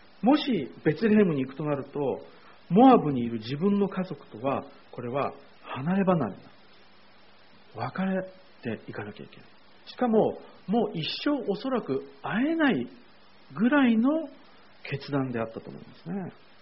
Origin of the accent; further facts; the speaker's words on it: Yokosuka, Kanagawa, Japan; 私は神奈川県の横須賀出身なんですけど